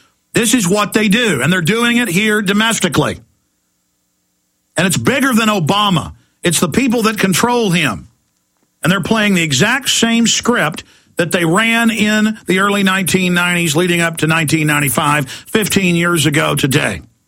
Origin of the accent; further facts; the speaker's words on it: United States; I'm an American. I love the Republic. I love this country.